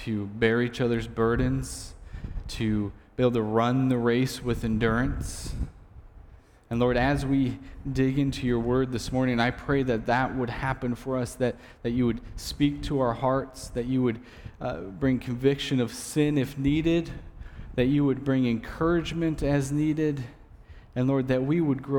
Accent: La Crosse, Wisconsin, United States; I'm from the La Crosse area.

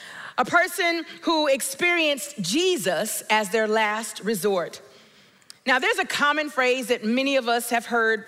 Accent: Augusta, Georgia, United States; now in Atlanta, United States; I am from the Metro Atlanta area. Grew up in Georgia. I'm a peach through and through. From Augusta, Georgia originally. So if you know anything about the Masters, that's where I'm from.

